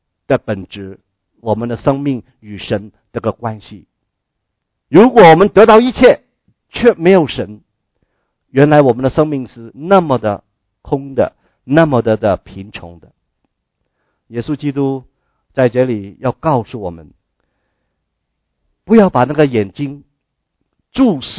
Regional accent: China; 未雨绸缪 是我们中国人最懂得的事情，对不对？

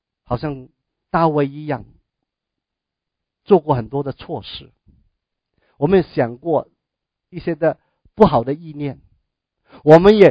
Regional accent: China; 我从我们中国人的道德伦理的角度来讲，是一塌糊涂的一个的故事。

